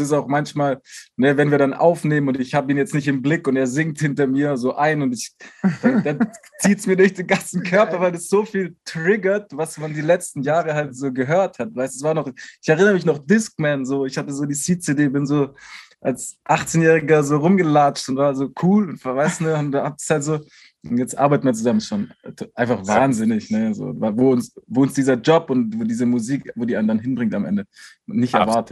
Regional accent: Stuttgart, Baden-Württemberg, Germany; now in Berlin, Germany; ich komme aus Stuttgart

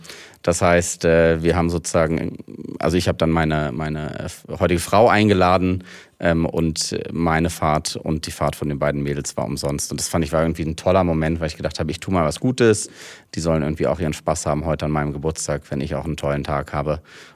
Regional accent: Hanover, Lower Saxony, Germany; Dadurch, dass es halt alles in Hannover meine Heimatstadt ist, wo ich geboren bin.

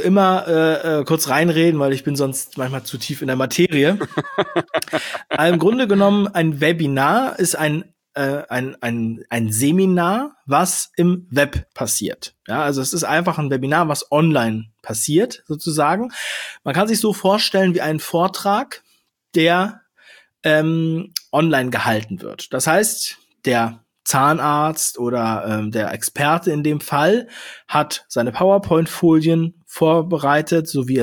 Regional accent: Heidelberg, Baden-Württemberg, Germany; das ist ja das Heidelberger Schloss, das ist ja meine Heimat, ja.

